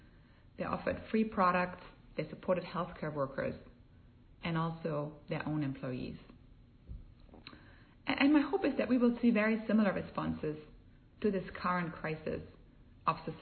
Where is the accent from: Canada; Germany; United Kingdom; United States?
Germany; I grew up in Germany, and every year there would be a board game that critics would vote as the game of the year.